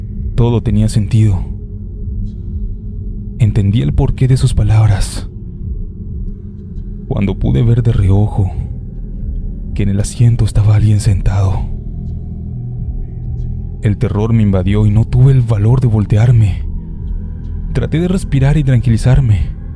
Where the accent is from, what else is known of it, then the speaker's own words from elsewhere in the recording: State of Mexico, Mexico; Yo soy del Estado de México, y el viaje era para Villahermosa, Tabasco